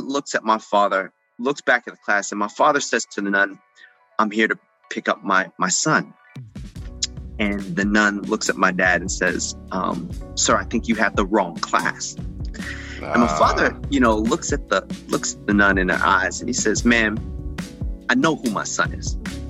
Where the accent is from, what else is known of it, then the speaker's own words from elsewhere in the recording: New York City, New York, United States; All of my friends growing up in New York City, I went to high school in Spanish Harlem.